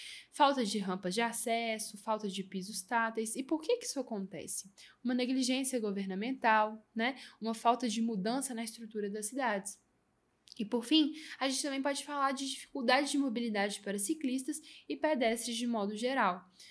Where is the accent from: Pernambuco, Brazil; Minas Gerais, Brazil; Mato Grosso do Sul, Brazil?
Minas Gerais, Brazil; Belo Horizonte; como eu sou natural de Belo Horizonte, aqui a gente está com muito buraco nas ruas, né?